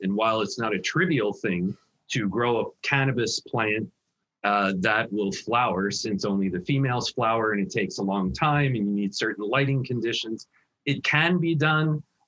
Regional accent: New Jersey, United States; My home state of New Jersey, unfortunately, has not.

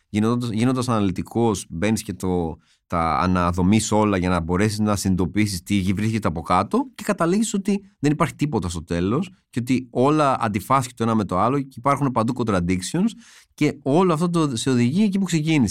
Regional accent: Veria, Central Macedonia, Greece; έχω την πατρίδα μου, τη Βέρεια, που είναι πολύ μέσα μου.

